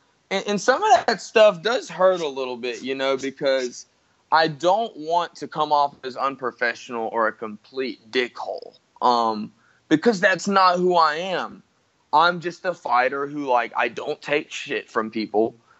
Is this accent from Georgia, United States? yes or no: yes; Brunswick, Georgia, United States; it's opening up a gym where it all started for me. That's in my hometown of Brunswick, Georgia, South Georgia.